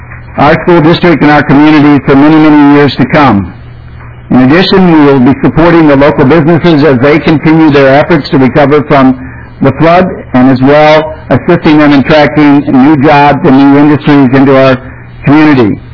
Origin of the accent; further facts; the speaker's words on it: Wisconsin, United States; I'm from Wisconsin originally.